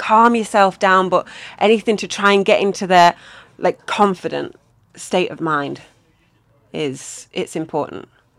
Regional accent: Manchester, North West England, United Kingdom; now in Chester, United Kingdom; we're both from Manchester.

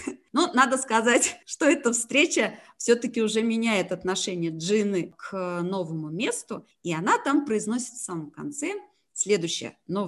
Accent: Tomsk, Tomsk Oblast, Russia; Я сама из Томска, я знаю Новосибирск, я академгородок знаю.

